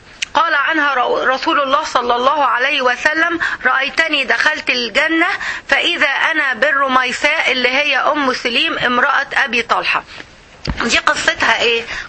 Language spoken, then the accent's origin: Arabic; Egypt; كويس، انت دلوقتي عندنا يعني دي امثلة عندنا في مصر